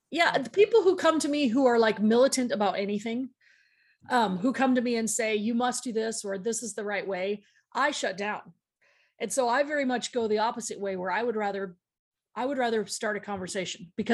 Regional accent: Colorado, United States; And I'm from Colorado, where, you know, I was vegan for a long time

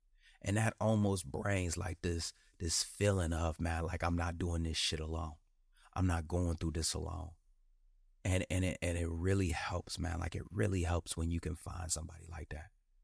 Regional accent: Detroit, Michigan, United States; this is bad, but it ain't as bad as growing up in Detroit, Michigan.

